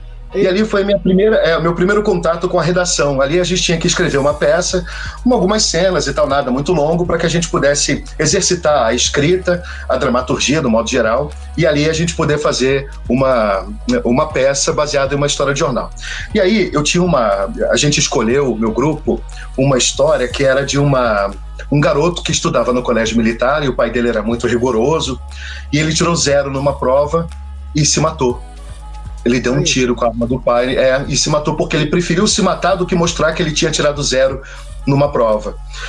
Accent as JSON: {"language": "Portuguese", "town": "Belo Horizonte", "region": "Minas Gerais", "country": "Brazil", "tie": "born or raised there", "also_born_or_lived": "Rio de Janeiro, Brazil", "said": "Eu sou carioca, mas quando eu tinha 7 anos, a minha família toda, meu pai trabalhava na Unilever. E aí ele foi transferido para Belo Horizonte, onde a gente passou boa parte da vida."}